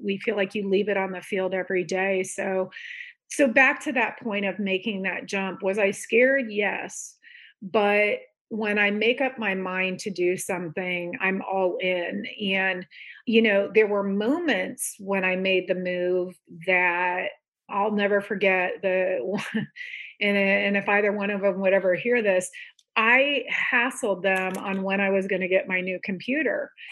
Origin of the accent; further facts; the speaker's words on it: Midwest, United States; moved away as an adult; now in Atlanta, United States; different than I had a wonderful growing up in the Midwest, but I didn't want her in a vanilla world.